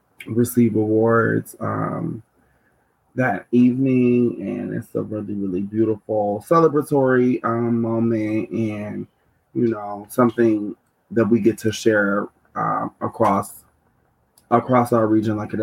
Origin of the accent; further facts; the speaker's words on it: Milwaukee, Wisconsin, United States; I'm from Milwaukee, Wisconsin. I'm an activist and an advocate.